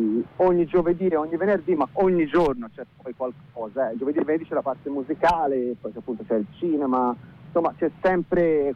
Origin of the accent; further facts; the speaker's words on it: Florence, Tuscany, Italy; come italiani, e forse con orgoglio dico come fiorentini